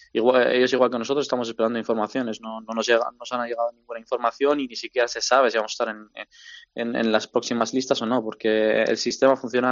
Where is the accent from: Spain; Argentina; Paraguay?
Spain; first language Spanish; yo, por ejemplo, y muchos de mis hermanos hemos nacido aquí, somos españoles. Lo primero que hemos hablado es el español.